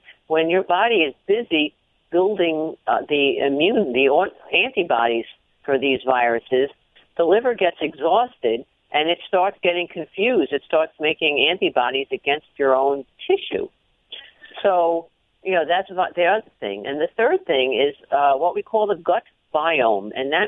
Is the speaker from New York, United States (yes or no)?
yes; The Bronx, New York, United States; born there; And my Czechoslovakian grandfather went to one of these carnivals in the Bronx. I was born in the Bronx.